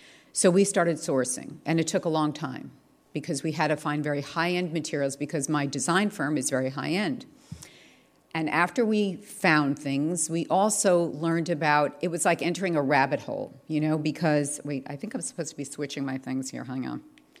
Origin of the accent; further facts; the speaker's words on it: New York, United States; I'm from New York originally, and they were born in the winter, very cold winter in January.